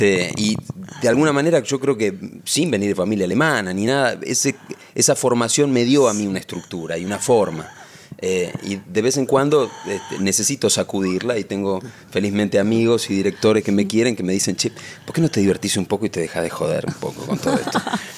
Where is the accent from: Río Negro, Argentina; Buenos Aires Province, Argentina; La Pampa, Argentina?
Buenos Aires Province, Argentina; Florida; Yo nací acá en Buenos Aires, en Capital, y después, cuando mi vieja se separó, nos fuimos a vivir a Florida, en Vicente López, a la casa de mi abuela.